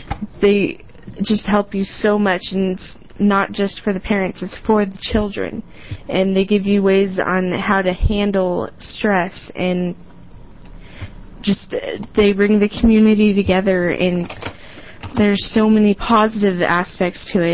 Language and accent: English; Tillamook, Oregon, United States; I am from Tillamook, and I'm just going to give you my personal story.